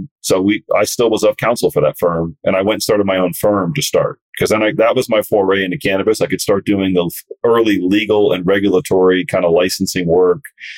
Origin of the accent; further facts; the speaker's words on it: Florida, United States; But, you know, I grew up surfing in South Florida. It's a part of the culture.